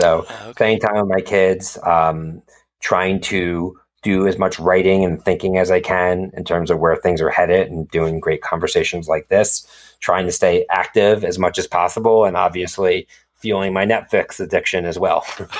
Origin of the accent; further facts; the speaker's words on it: Philadelphia, Pennsylvania, United States; Yes, I am from Philadelphia originally.